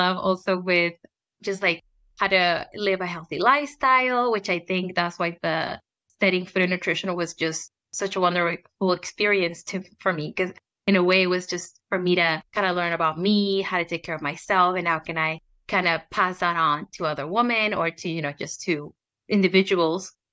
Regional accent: San Diego, California, United States; born there; I studied food and nutrition. I was born in San Diego, but I also have really strong Mexican roots.

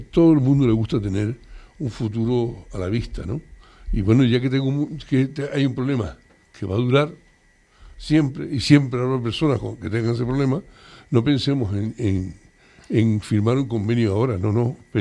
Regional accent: Canary Islands, Spain; Yo no nací en Fuerteventura, nací en Canarias no, sin ningún tipo de complejo, soy canario, punto.

